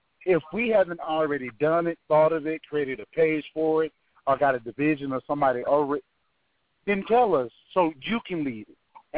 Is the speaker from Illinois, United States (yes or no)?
no; Atlanta, Georgia, United States; 31, born and bred in Atlanta, Georgia, member of SUT.